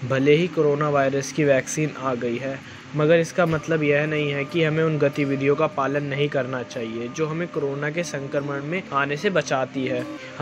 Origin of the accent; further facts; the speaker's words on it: Delhi, India; और मैं चांदनी चौक से हूँ।